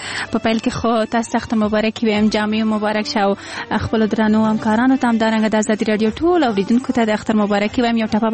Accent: Kabul, Afghanistan; اگر چې زه په زابل ولایت کې زیږېدلې هم نه یم زه په کابل کې زیږېدلې یم او دلته رالویه شوې یم

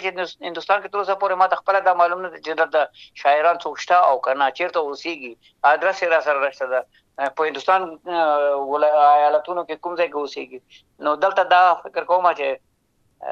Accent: Afghanistan; born there; وطن کې مو ژوند هلته پیدا شوي یو،

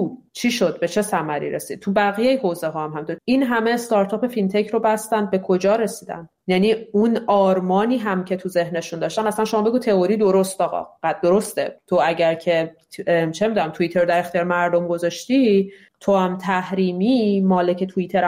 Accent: Iran; moved away as an adult; من تمام زندگیم رو تو ایران زندگی کردم، 4 سال نیمه که از ایران اومدم بیرون و الانم آدم 37-8 ساله‌ای هستم.

